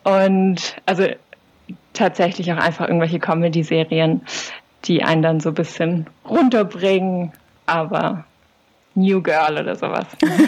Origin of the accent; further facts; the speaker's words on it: Baden-Württemberg, Germany; ich komme auch aus der Gegend von Tübingen. Also ich bin aufgewachsen auf der Schwäbischen Alb, ist nicht so weit weg